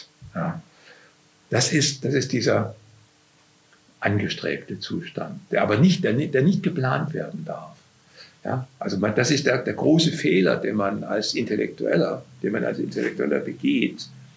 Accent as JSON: {"language": "German", "region": "Baden-Württemberg", "country": "Germany", "tie": "born or raised there", "said": "ich bin ja kein Alemanne, aber ich bin ein Schwabe aufgewachsen."}